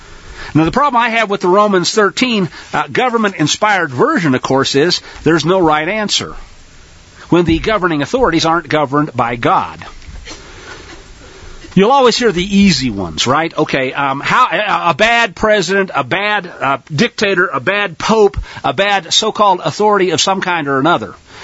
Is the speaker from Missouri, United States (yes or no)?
yes; Missouri, United States; I grew up in Missouri.